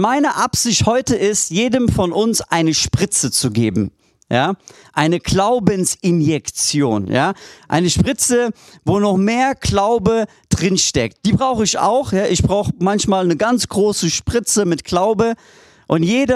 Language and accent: German; Turkey; bin Türke, darf heute bei euch sein.